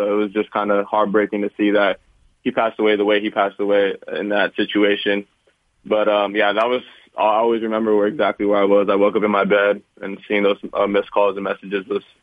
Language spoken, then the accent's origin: English; Inglewood, California, United States; also born or lived in Cerritos; So growing up in California, in L.A., I mean, I grew up in Inglewood, and then I moved to Cerritos.